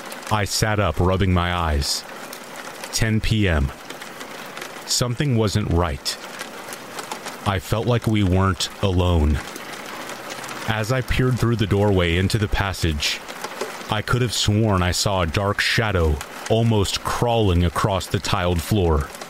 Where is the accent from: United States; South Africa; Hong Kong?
South Africa; Growing up in South Africa, we are taught from a very young age that it's important to make sure all doors are locked and windows are closed at night.